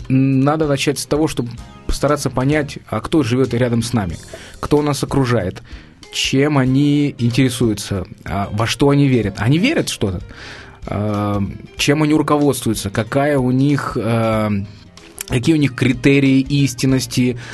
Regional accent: Ukraine; Я родом из Украины.

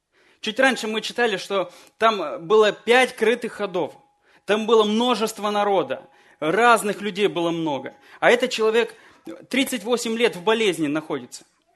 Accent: Kineshma, Ivanovo Oblast, Russia; Как я уже сказал, мы из Кинешмы

